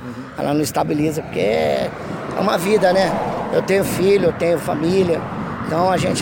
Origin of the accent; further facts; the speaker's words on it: Campinas, São Paulo, Brazil; Eu sou de Campinas.